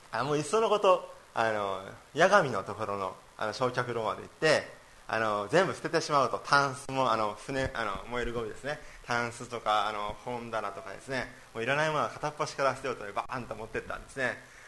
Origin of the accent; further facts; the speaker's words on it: Saga, Japan; moved away; 私佐賀の人間だったので